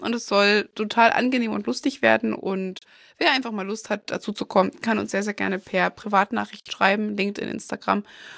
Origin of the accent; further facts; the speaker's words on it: Thuringia, Germany; weil ich sitze hier in Gera, schwierig, also in der Mitte befinde ich mich nicht, aber ich bin im Landkreis Saale-Holzland-Kreis aufgewachsen, das ist Umkreis Jena